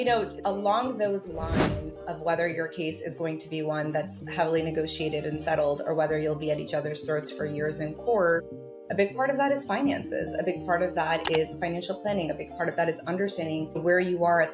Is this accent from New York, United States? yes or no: yes; New York, United States; now in Texas, United States; I'm from New York. I always start with that. I moved to Texas 3 years ago.